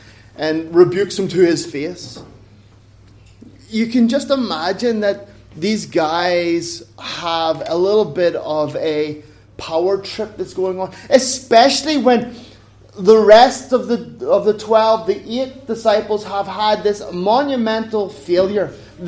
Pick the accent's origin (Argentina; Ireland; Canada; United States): Ireland; I'm from Ireland. We don't speak Greek there.